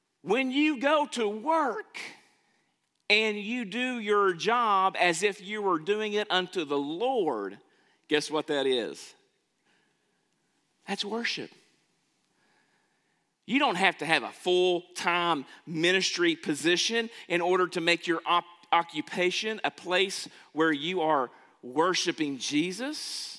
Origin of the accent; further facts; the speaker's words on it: United States; Because I'm a citizen of the United States. Because I'm an American.